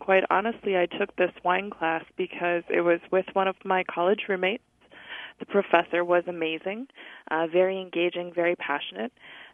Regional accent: Wisconsin, United States; And growing up in Wisconsin, I never knew that I could do this for a living.

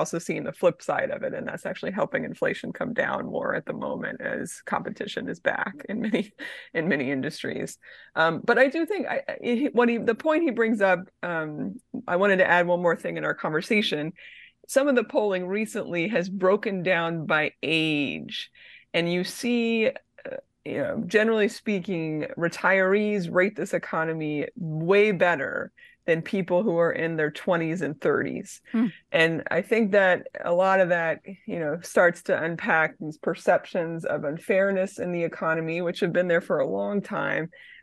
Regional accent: Pennsylvania, United States; and Michigan and my home state of Pennsylvania?

